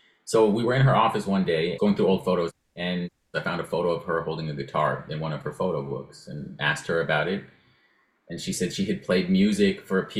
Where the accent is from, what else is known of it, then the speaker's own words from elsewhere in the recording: New Mexico, United States; now in Oakland, United States; I live in Oakland. I'm from New Mexico, but I've been here for over 15 years now, so it's definitely home.